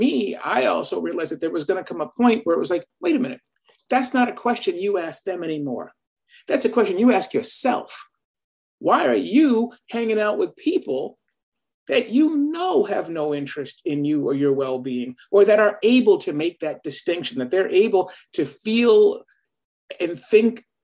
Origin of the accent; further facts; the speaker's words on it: Boston, Massachusetts, United States; it was good to be in a majority Black environment for one of the first times since I was a kid, since growing up in Boston.